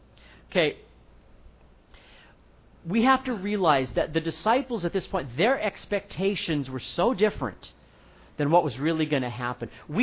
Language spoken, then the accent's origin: English; United States; I love being an American. I love our country.